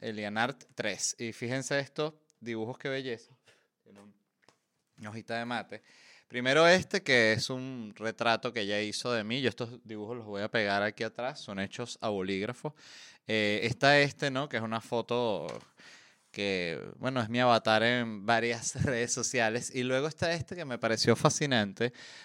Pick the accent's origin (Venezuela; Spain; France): Venezuela; also born or lived in Uruguay; Si bien yo soy venezolano uruguayo